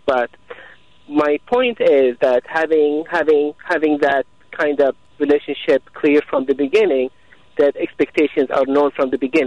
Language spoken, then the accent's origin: English; Saudi Arabia; English is a second language; I'm originally from Saudi Arabia.